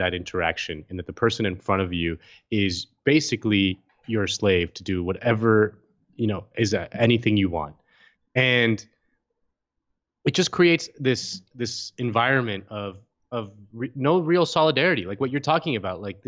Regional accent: Miami, Florida, United States; Yeah, I'm from Miami. I know that Publix, and I get it.

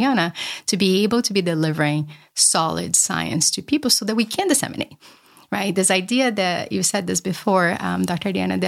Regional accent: Brazil; growing up in Brazil, at one point I moved in with my grandmother and I became terrified of strangers. I was 15, it was a big city.

